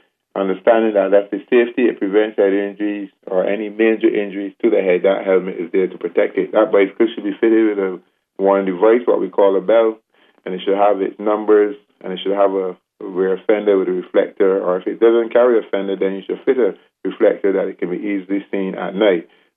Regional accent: Barbados; but I'm a Caribbean man. We're smooth and easy, born and bred in Barbados, sure.

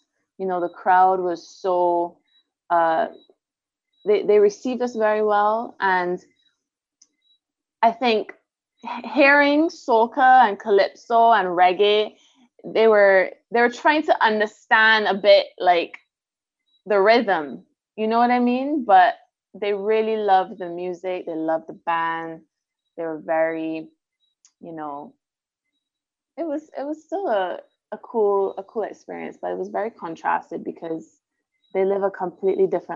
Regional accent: Barbados; I'm so blessed I'm from Barbados and I live here.

